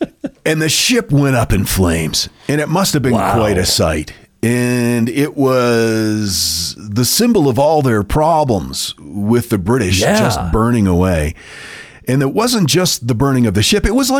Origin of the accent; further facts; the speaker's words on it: New England, United States; And I'm from New England, and I'm not familiar with that story.